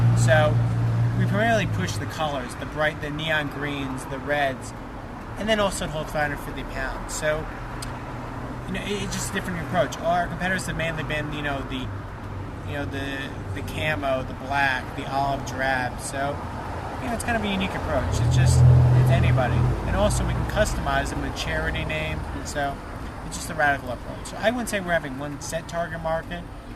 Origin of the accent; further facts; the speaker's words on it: New York, United States; So I'm originally from New York. I got my bachelor's degree at the University of South Florida.